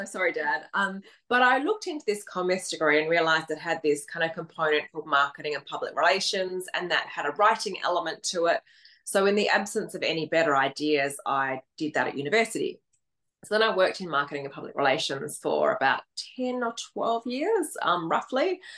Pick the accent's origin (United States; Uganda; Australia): Australia; Perth, Western Australia; I'm from Perth in Australia, which is quite a small, isolated capital city.